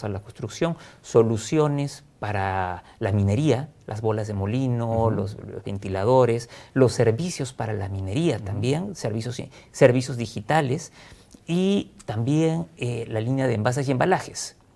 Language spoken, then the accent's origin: Spanish; Peru; Somos nosotros los peruanos